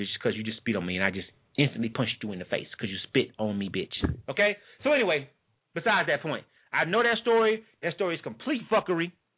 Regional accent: Florida, United States; I'm from Florida. I'm born and raised.

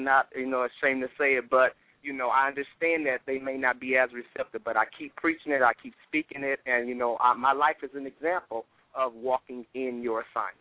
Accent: Ypsilanti, Michigan, United States; I'm from Ypsilanti, Michigan, not a big, big town

